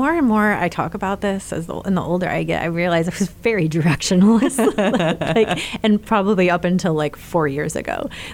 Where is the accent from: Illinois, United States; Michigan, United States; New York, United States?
Michigan, United States; Clarkston; Just north of Detroit in a town called Clarkston.